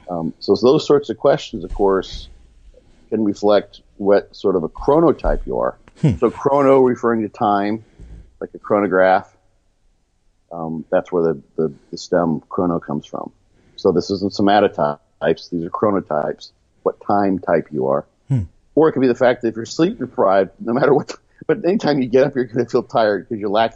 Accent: Midwest, United States; One, we're both from the Midwest. You know, agriculture, agrarian communities.

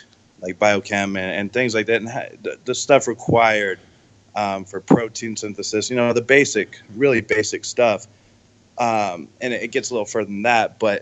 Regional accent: San Diego, California, United States; now in Sacramento, United States; I'm from San Diego, but I'm in Sacramento with Anthony, actually, right?

